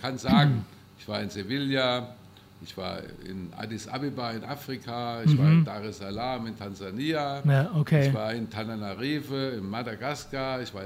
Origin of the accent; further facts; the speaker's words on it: Rodenbach, Rhineland-Palatinate, Germany; in meinem Heimatort Rodenbach, war das ein ganz toller Empfang